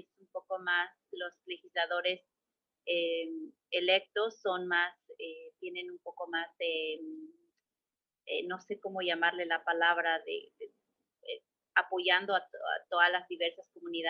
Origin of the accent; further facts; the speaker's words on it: San Francisco del Río, State of Mexico, Mexico; now in Minnesota, United States; también soy originaria de México, soy del Estado de México, de un pueblo que se llama San Francisco del Río, el municipio es Ixtlahuaca. Es una comunidad de indígenas y esa comunidad se habla Mazahua. Tengo más de 25 años viviendo acá en Minnesota.